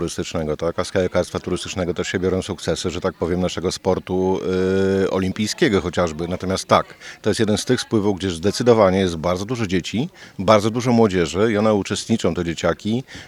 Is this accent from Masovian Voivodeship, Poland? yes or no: yes; Warsaw, Masovian Voivodeship, Poland; Z Warszawy.